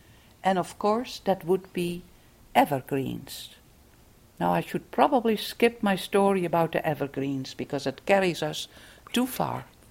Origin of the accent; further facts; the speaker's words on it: Friesland, Netherlands; Now, when I was a child, I lived in my home country, the Netherlands, in my home province, Friesland, and I would stay with my grandmother during the last days of the year.